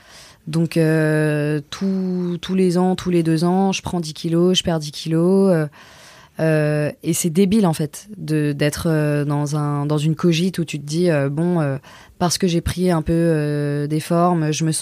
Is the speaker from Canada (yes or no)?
no; Gex, Auvergne-Rhône-Alpes, France; J'ai grandi à Gex, à la frontière de Genève.